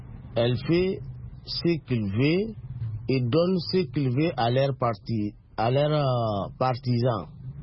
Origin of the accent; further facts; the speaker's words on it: Niger; je parle sur le Niger parce que je suis nigérien.